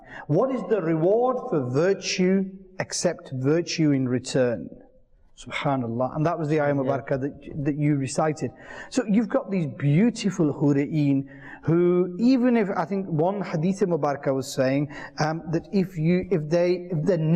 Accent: Bolton, North West England, United Kingdom; I went to the library in my hometown, Bolton.

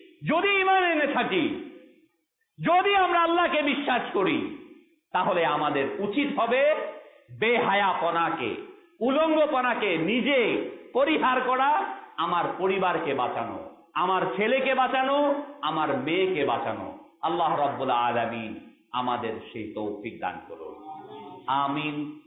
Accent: Bangladesh; first language Bengali; সর্বপ্রথম আমার পরিচয় আমি মুসলমান, এটা মনে রাখবেন। দ্বিতীয় পরিচয় হচ্ছে আমি বাঙালি, বাংলা আমার ভাষা, এই দেশ শাহজালাল শাহপরাণের বাংলাদেশ।

